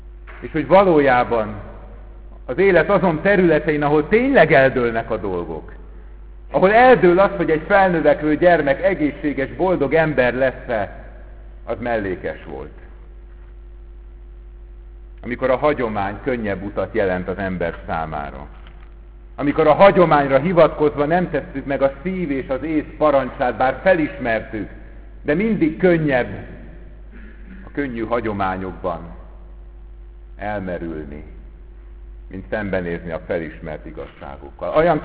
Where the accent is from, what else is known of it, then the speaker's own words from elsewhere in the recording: Budapest, Hungary; abban a budapesti gyülekezetben, ahol felnőttem